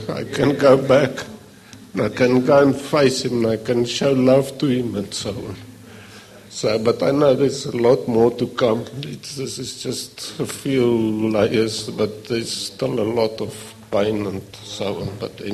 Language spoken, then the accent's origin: English; South Africa; now in New Zealand; I'm from South Africa, that's why I speak so strange. I've been here 4 years now in New Zealand